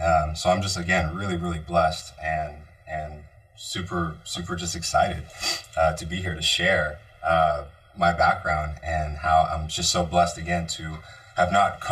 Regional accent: California, United States; So growing up in the Bay Area, cannabis is always around

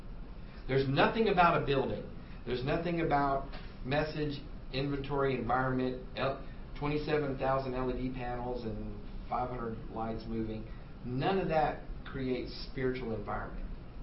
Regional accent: Hawaii, United States; born there; also born or lived in California; I was born in Hawaii, lived in California.

